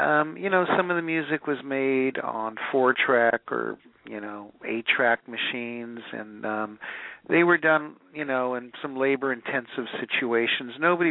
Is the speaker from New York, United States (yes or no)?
no; Hollywood, California, United States; I know it may sound corny and hippie-ish, and come on, I'm from Hollywood.